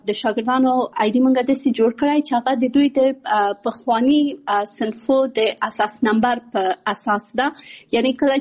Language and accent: Pashto; Kabul, Afghanistan; born there; also born or lived in Pakistan